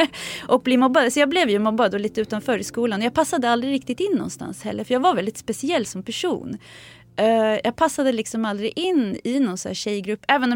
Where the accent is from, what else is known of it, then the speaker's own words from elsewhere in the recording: Sweden; born there; Min mamma var redan gravid med mig, så jag är född här i Sverige.